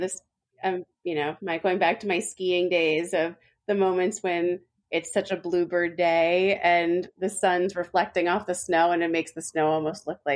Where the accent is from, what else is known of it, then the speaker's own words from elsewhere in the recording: New York, United States; Especially I'm a New Yorker.